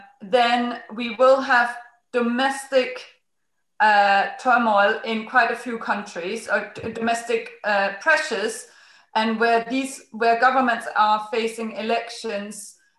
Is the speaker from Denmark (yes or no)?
yes; Denmark; English is a second language; I'm from Denmark, it's the same case there.